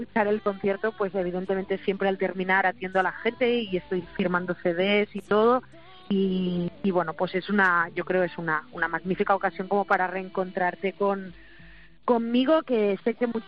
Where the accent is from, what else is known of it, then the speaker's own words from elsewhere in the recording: Catalonia, Spain; me he quedado más en mi tierra, en Cataluña